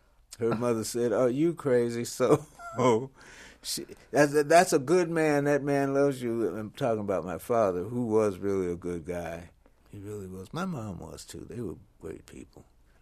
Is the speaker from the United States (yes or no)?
yes; California, United States; also born or lived in Cleveland; No, I was born in Cleveland, and my dad came to California, Southern California, in 1937. And my mother and I, no, he came in 34. My mother and I came in 36.